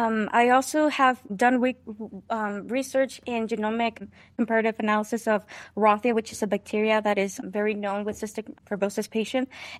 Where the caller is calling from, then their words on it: San Luis, Arizona, United States; I'm coming from San Luis, Arizona. It's on the tip of the Arizona like map in the southwest. It is a border town between the U.S. and Mexico.